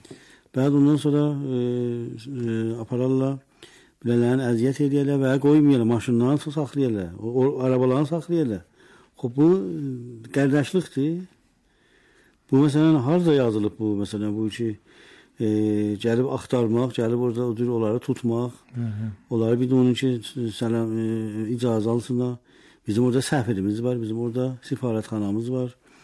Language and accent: Azerbaijani; Iran; Amma biz İranlıyıq